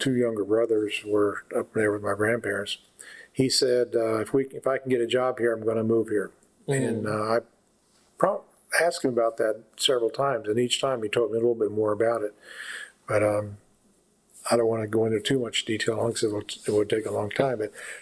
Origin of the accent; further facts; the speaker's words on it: Evansville, Indiana, United States; And I was born in Evansville, and my dad worked for the telephone company, and we lived in southern Indiana.